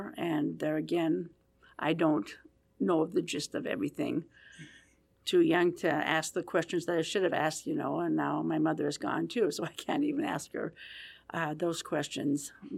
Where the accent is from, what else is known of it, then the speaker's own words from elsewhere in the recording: Nebraska, United States; I grew up in Nebraska. I had a father who was a veteran